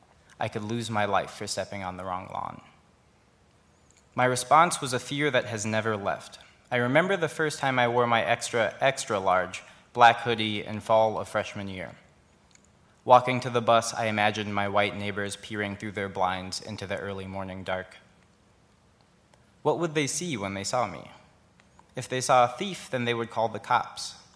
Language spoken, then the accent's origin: English; Palm Coast, Florida, United States; now in Philadelphia, United States; I live in Philly, but I grew up in Palm Coast, Florida, which is roughly in the middle of nowhere. It was once the fastest growing town in the U.S., bizarrely enough.